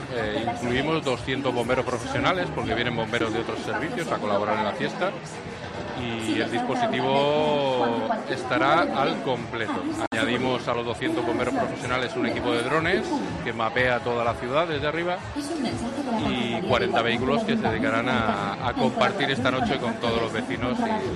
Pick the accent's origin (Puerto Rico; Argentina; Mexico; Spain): Spain; Alicante, Valencian Community; hoy los protagonistas somos todos los alicantinos